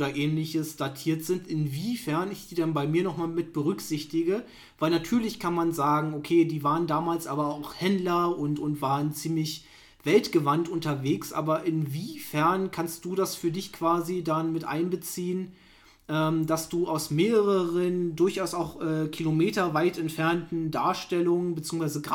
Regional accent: Brandenburg, Germany; ich komme eher aus dem Berlin-Brandenburger Raum

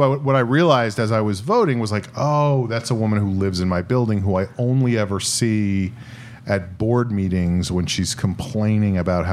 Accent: Texas, United States; I grew up in Texas.

